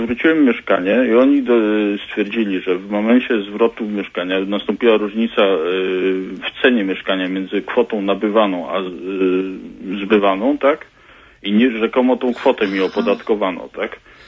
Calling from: Szczecin, West Pomeranian Voivodeship, Poland; U nas już, że tak powiem, w Szczecinie, bo ja z Polski dzwonię

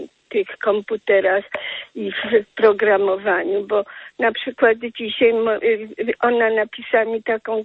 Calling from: Warsaw, Masovian Voivodeship, Poland; Jestem z Warszawy. Ja nie byłam 35 lat w Polsce. Wróciłam do swojego dawnego mieszkania.

